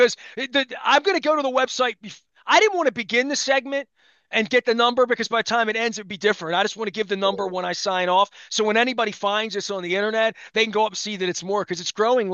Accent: Baltimore, Maryland, United States; Even though I'm from Baltimore, I had Colts stuff, and we lost our team, obviously, when I was 16 years old.

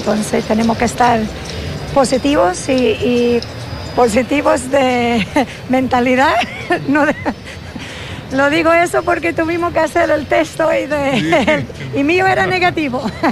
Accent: Scotland, United Kingdom; Aquí estoy, vale, en mi país, la parte sur, porque como ustedes lo saben, soy escocesa

